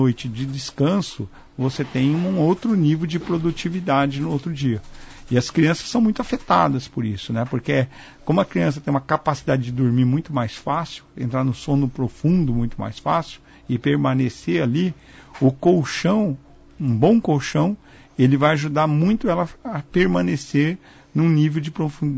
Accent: Brazil; Isso é, para mim, uma coisa triste, falando como brasileiro, né, como consumidor do nosso país

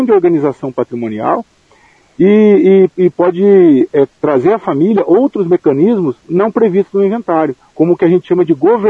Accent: Andirá, Paraná, Brazil; Eu que sou paranaense, sou do norte do Paraná, aqui de Andirá

